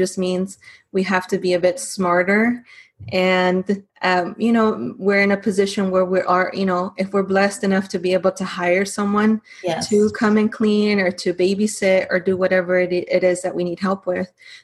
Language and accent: English; Texas, United States; And I was born and raised here in Texas, but my parents are obviously Mexican.